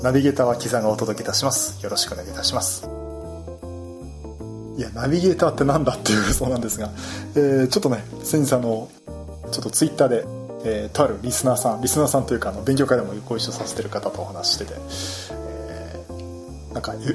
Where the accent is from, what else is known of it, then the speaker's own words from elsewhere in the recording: Yokohama, Kanagawa, Japan; 98年っていうと、私地元横浜なんですけど、